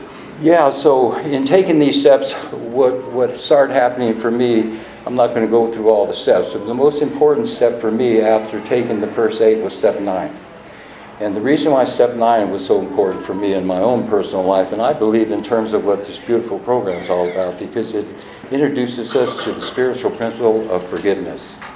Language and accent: English; San Francisco, California, United States; I'm from San Francisco, and I wear San Francisco Giants hats.